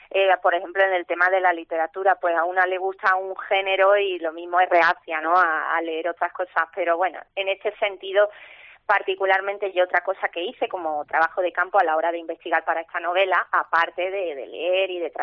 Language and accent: Spanish; Málaga, Andalusia, Spain; yo soy malagueña